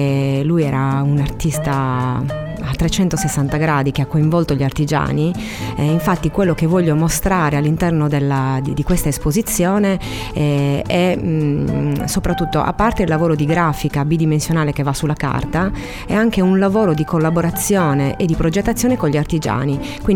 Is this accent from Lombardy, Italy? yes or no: no; Cagliari, Sardinia, Italy; io sono nata a Cagliari e ho fatto liceo artistico qua a Cagliari in via San Giuseppe